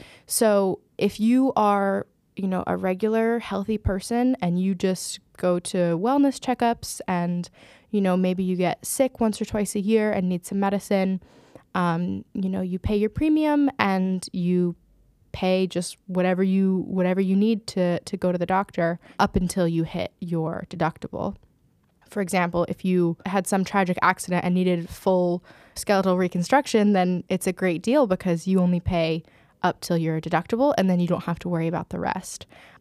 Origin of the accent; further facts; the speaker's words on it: Georgia, United States; now in Maastricht, Netherlands; I'm from the United States, a suburb just outside of Atlanta, Georgia.